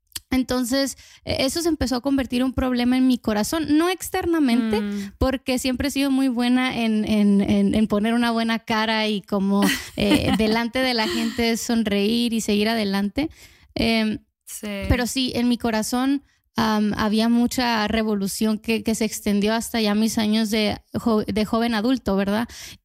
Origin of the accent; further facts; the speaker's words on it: Sonora, Mexico; moved away as an adult; now in Guatemala; Yo soy mexicana, de Sonora, México, pero ya tenemos unos años con mi esposo viviendo acá en Guatemala.